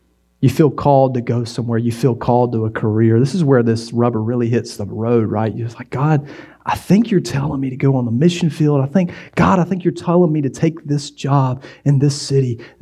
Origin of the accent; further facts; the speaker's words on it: Wilson, North Carolina, United States; I grew up in Wilson, and I thought to myself, I'm going to get far from this place where these people are, and I love my family, I love my church in Wilson